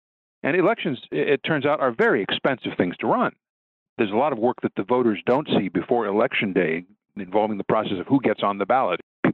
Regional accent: Chicago, Illinois, United States; I sit here, I'm in Chicago at this moment. I'm a Chicagoan.

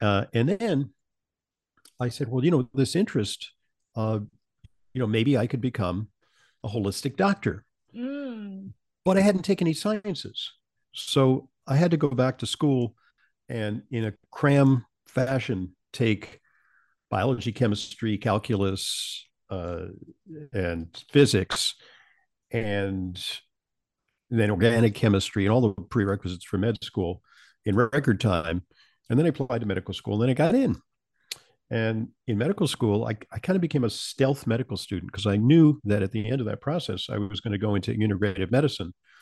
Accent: Santa Monica, California, United States; moved away as an adult; now in New York, United States; I traveled from Southern California, where I grew up in Santa Monica, California, to New York to attend Columbia University.

